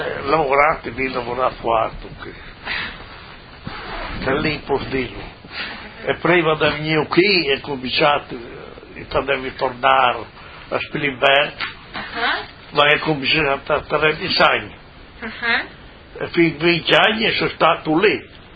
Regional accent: Tauriano, Friuli-Venezia Giulia, Italy; Io sono da Tauriano.

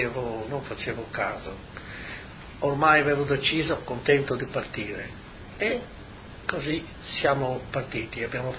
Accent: Friuli-Venezia Giulia, Italy; Sì, ma come friulani ci siamo conosciuti tutti e siamo diventati amici.

